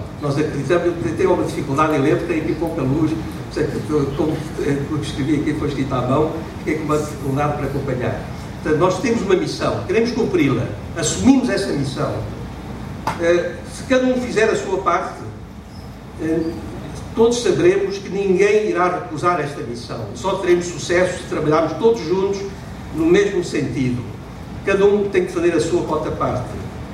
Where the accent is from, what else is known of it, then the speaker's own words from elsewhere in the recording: Macau; quando falo de Macau, minha terra, da minha família, vive há 10 gerações.